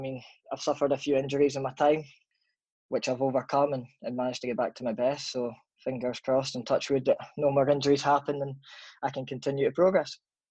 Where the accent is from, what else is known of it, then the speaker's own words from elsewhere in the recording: Edinburgh, Scotland, United Kingdom; I was brought up to a city called Edinburgh, which is capital of Scotland, in case people didn't know. And I moved up to Aberdeen, which is about 2.5 hours away, due to dad's work.